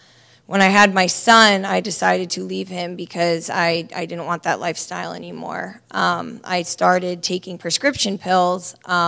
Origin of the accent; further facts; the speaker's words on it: East Brunswick, New Jersey, United States; I'm 26 years old, and I'm from East Brunswick, New Jersey.